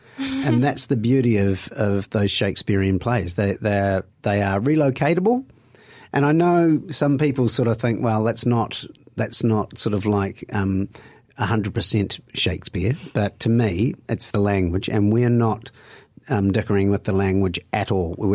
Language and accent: English; Southland, New Zealand; And I can say that because I'm from Morihiku, so it's all right.